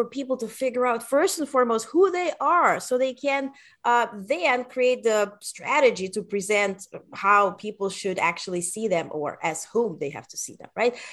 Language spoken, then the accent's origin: English; Germany; moved away; also born or lived in Eastern Europe / Netherlands / United States; I was born in Eastern Europe and I grew up in Germany and I studied in the Netherlands and then I graduated in US